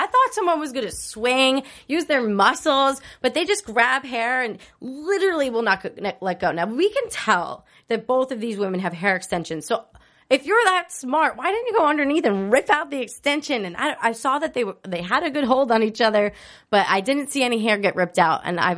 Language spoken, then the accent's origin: English; New Jersey, United States; Now, I'm from New Jersey, and see, it's not just a Jersey thing. Like, maybe it's just an East Coast thing.